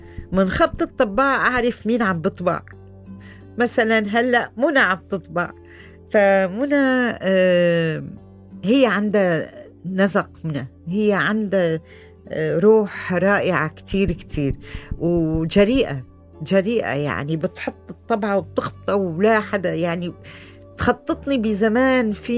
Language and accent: Arabic; Aleppo, Aleppo Governorate, Syria; now in Lebanon; هذا الشي الوحيد اللي أخدته معي أنا وريحة من حلب. وبلبنان كان بس الألم اللي داخلي إنه كيف تركت حلب